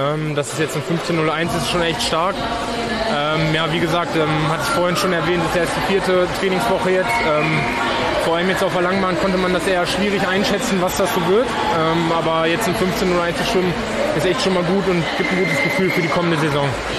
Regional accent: Hannover, Lower Saxony, Germany; Ich komme aus der Ecke von Hannover, wohne jetzt da.

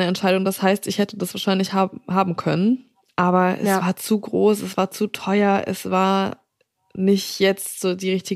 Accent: Rheinfelden, Baden-Württemberg, Germany; born there; Weil ich bin ja in Rheinfelden geboren, im Schwarzwald

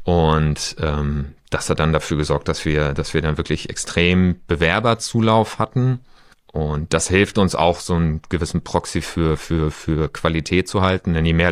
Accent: Schleswig-Holstein, Germany; weil Schleswig-Flensburg meine alte Heimat sozusagen für uns dann auch nahe lag

